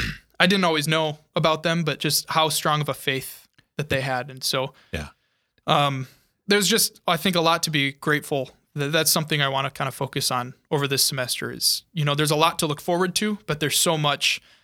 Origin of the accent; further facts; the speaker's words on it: Sioux Falls, South Dakota, United States; I'm not from New York. I'm from Sioux Falls, and I'm excited to be with the people in Sioux Falls. I'm excited to go back to the place where the faith was nurtured in me at such a young age.